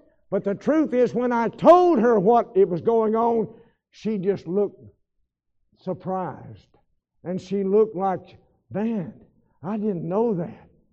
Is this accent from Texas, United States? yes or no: yes; Texas, United States; I said, "Yes, ma'am, I'm from Texas."